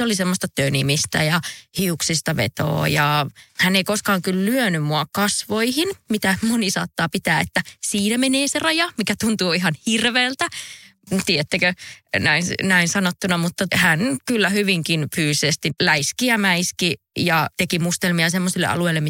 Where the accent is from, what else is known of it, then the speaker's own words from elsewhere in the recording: North Karelia, Finland; now in Helsinki, Finland; mä oon kotoisin Pohjois-Karjalasta ja mä en kauhean kauan ehtinyt vielä siinä vaiheessa asua Helsingissä.